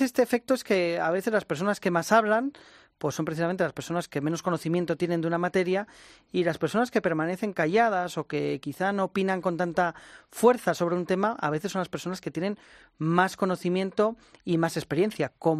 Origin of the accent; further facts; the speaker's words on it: Bilbao, Basque Country, Spain; En Bilbao, en mi pueblo, a estas personas se le llama tolosa.